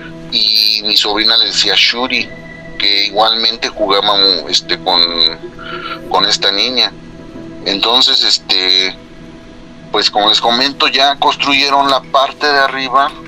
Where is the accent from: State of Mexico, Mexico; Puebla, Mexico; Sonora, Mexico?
State of Mexico, Mexico; Coacalco; Soy del Estado de México, de Coacalco.